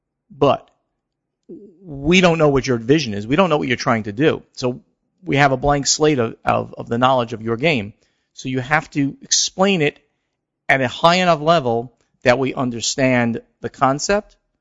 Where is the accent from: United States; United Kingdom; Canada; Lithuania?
Lithuania; English is a second language; I'm from Lithuania, next to Poland, which is quite a small country